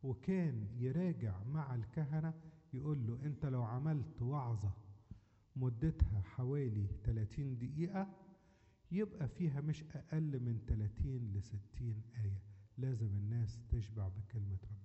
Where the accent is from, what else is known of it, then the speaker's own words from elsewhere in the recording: Egypt; ولا زي عندنا في مصر خانة الديانة في الرقم القومي